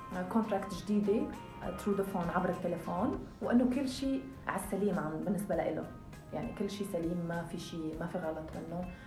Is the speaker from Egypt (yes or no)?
no; Algeria; كل اللي بيجي بقى اول شيء بس يشوفوني بيقولوا لي من وين، من لبنان. قال لهم لا انا مش لبنانيه، انا جزائريه. فهون صدمتهم بتجي، كيف جزائرية عم تحكي لبنانية؟ والله لأنه تعودت. هاي فرست. سكند، الأكسنت الجزائرية صعبة.